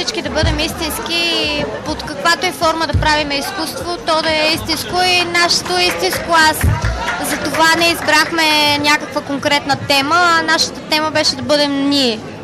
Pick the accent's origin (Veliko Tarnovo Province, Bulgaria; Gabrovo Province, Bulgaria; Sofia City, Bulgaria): Sofia City, Bulgaria; Sofia; Аз съм от София.